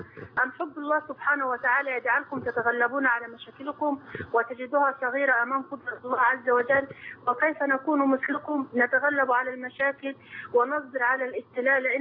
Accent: Gharbia, Egypt; خاصة أن حضرتك من الغربية وأنا من الغربية

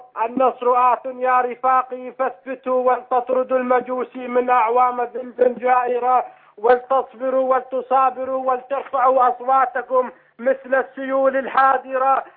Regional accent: Al-Harra, Daraa Governorate, Syria; born there; أنا عرعوري مندس من درعا، ومسقط رأسي مدينة الحارة

